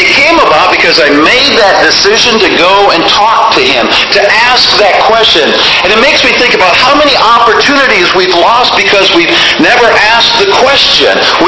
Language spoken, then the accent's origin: English; Rochester, Minnesota, United States; I grew up in Rochester, Minnesota.